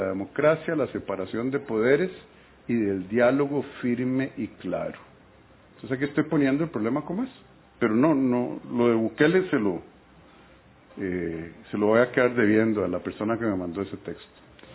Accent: Costa Rica; no estoy claro que los costarricenses queramos vivir en un régimen jurídico político como los salvadoreños.

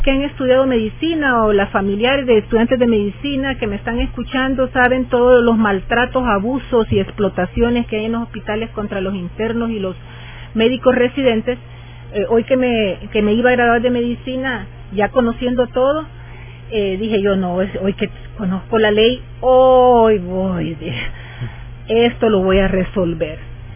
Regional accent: El Salvador; porque yo soy salvadoreño y no puedo ver mis museos.

